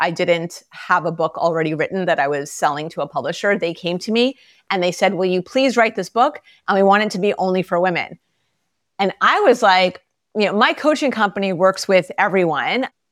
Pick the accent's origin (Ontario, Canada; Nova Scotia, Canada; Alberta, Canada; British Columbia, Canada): Ontario, Canada; Toronto; I am a proud Canadian. I'm born and raised in Toronto, Canada.